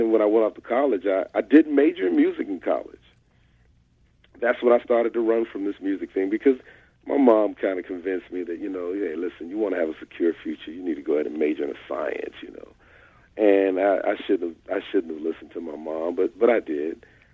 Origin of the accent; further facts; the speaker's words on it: Miami, Florida, United States; Born and raised in Miami, Florida. Grew up in the Episcopal Church, St. Agnes Episcopal Church over town, where we sang everything.